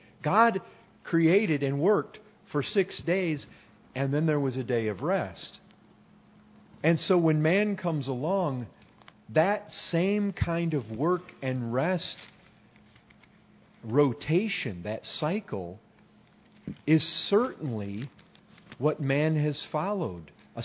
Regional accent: Michigan, United States; You know, we come from Michigan where it's maple land. I mean, I lived in a city that had a maple lake.

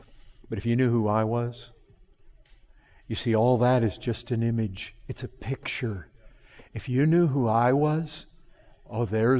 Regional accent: Paw Paw, Michigan, United States; moved away; I grew up in Michigan. You know what was back there? We lived on 8 acres, Pawpaw, Michigan.

